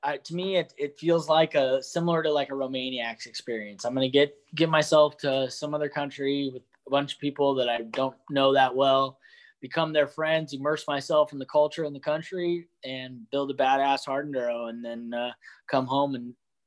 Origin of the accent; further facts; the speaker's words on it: Hollister, California, United States; I'm closer to my hometown down here, so I'll spend Christmas in Hollister.